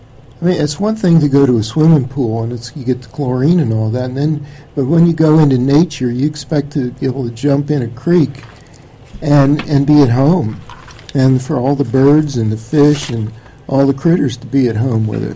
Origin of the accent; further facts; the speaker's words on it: Florida, United States; When I was a kid, and this goes back a ways, I grew up in Florida, and my dad used to take us to go swimming in crystal clear rivers.